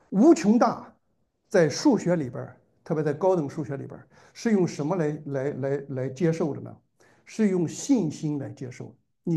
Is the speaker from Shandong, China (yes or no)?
yes; Shandong, China; 我们山东人